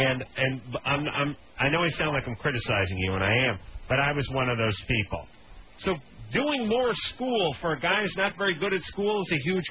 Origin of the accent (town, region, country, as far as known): North Hollywood, California, United States